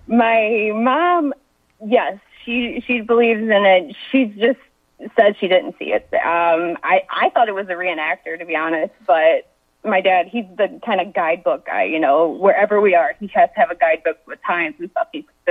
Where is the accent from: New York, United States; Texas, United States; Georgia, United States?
Georgia, United States; I started to get into the paranormal, honestly, growing up in Georgia, because I lived right next door to a cemetery.